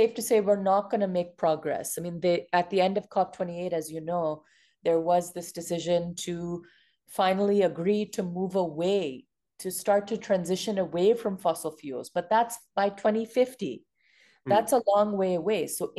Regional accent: Pakistan; I'm originally from Pakistan

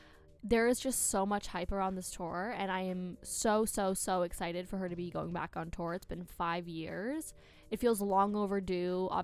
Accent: Massachusetts, United States; I know for me, I am from Massachusetts. I'm looking to go to the Gillette Stadium.

